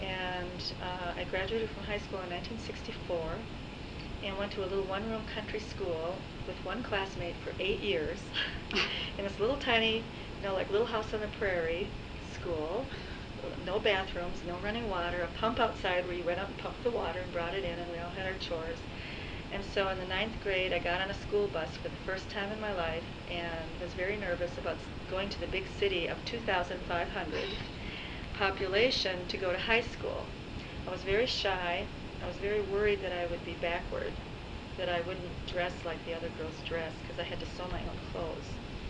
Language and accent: English; Minnesota, United States; Okay, well, I will start with growing up in Minnesota. I grew up on a dairy farm and had four brothers and one sister.